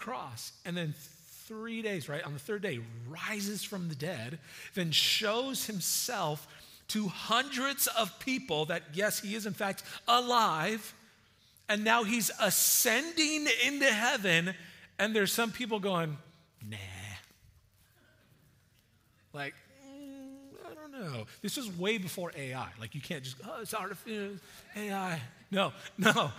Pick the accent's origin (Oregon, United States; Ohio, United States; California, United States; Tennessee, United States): California, United States; San Diego; If we've never met before, yeah, I am from San Diego.